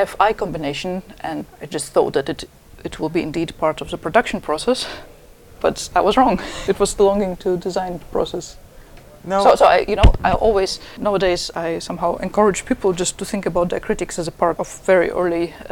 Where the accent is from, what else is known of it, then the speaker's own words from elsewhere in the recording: Latvia; English is a second language; I'm from Latvia, Latvian uses quite a bit of diacritical marks.